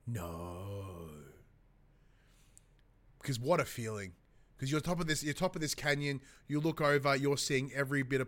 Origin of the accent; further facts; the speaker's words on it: Australia; granted, we are Australian and our experience within this game is going to be greatly impacted by being Australian.